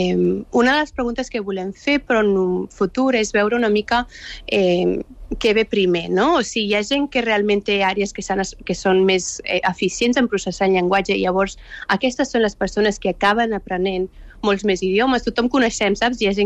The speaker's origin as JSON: {"language": "Catalan", "region": "Catalonia", "country": "Spain", "tie": "born or raised there", "said": "la meva mare ens parlava en espanyol perquè ella és de la Manxa, i vam créixer a Catalunya, llavors, òbviament vam aprendre el català."}